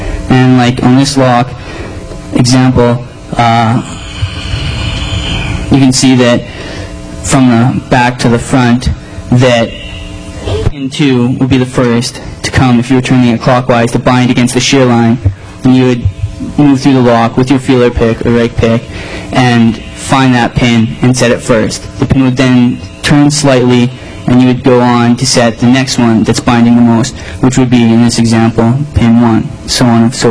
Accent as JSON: {"language": "English", "country": "Canada", "said": "I'm Canadian, so I'm not sure how lots of stuff goes in the United States"}